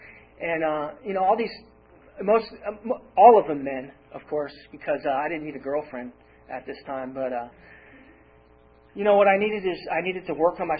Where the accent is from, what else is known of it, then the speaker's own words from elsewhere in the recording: San Diego, California, United States; and I grew up in Claremont in San Diego here.